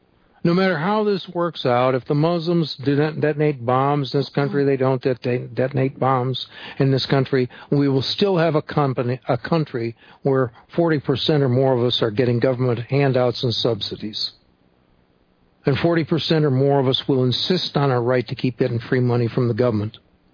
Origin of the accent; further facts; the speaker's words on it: Illinois, United States; I remember one of the stores opened in our town in Illinois, my hometown in Illinois